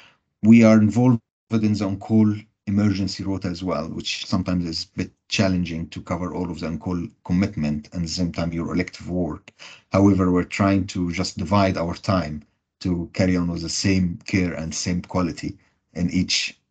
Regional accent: Egypt; moved away as an adult; now in United Kingdom; I'm a qualified surgeon in my home country, Egypt. I finished my training there in 2018, and then I chose to come to UK to start again.

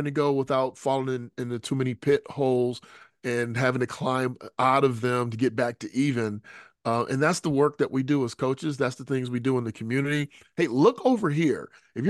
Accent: United States; let's just say as a typical American, I want the fastest way to where I'm trying to go.

